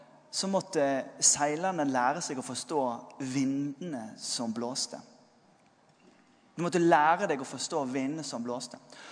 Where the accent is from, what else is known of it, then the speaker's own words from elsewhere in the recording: Western Norway, Norway; Og som vestlending så kan jeg vitne for deg om at han blåser egentlig overalt.